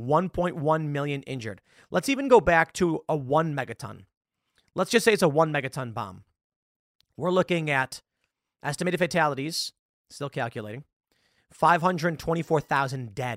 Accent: Chicago, Illinois, United States; Hooker, it's the word that we used growing up in Chicago.

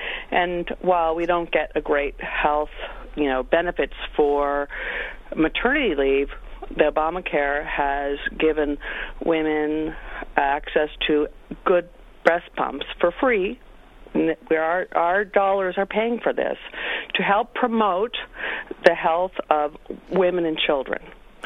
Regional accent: Canada; I had this moment that I am a dual citizen. I came from Canada, and they don't do direct advertising

